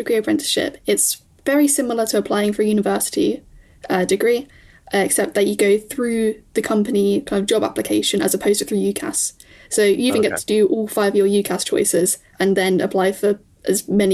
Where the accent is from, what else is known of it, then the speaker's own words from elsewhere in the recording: Gloucester, South West England, United Kingdom; So I'm from Gloucester.